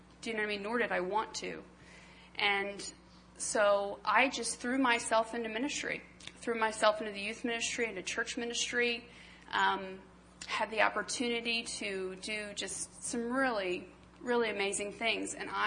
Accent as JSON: {"language": "English", "region": "Maryland", "country": "United States", "tie": "born or raised there", "said": "I grew up in Maryland, and I grew up with a dad who wasn't saved, a mom who was"}